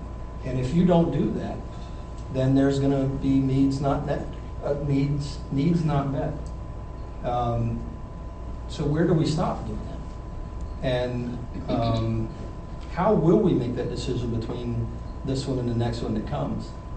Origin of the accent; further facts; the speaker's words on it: Lake Monticello, Virginia, United States; so I grew up in Lake Monticello.